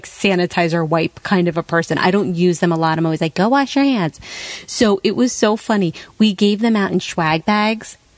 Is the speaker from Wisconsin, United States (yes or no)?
no; New Jersey, United States; because it was just so funny that here we're from New Jersey and we have never been to the Balloon Festival.